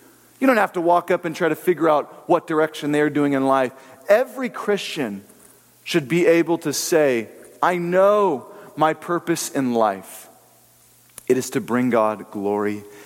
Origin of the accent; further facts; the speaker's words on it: Riverside, California, United States; traveling back to where I was born and raised in Riverside.